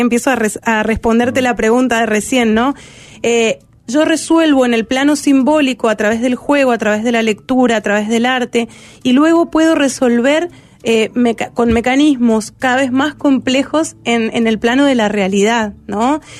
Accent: Mendoza, Argentina; now in Uruguay; Yo soy de Argentina, de Mendoza. y vine acá a Uruguay hace 17 años.

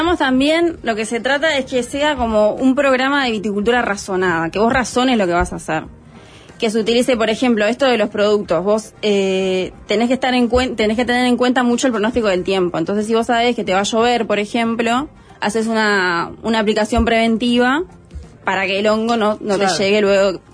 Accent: Montevideo, Uruguay; Yo soy de Montevideo, no tenía contacto con nada.

